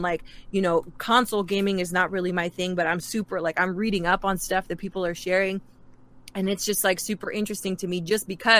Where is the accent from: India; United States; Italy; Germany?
United States; New York; I'm half Mexican. My dad is Mexican, but I was raised in New York.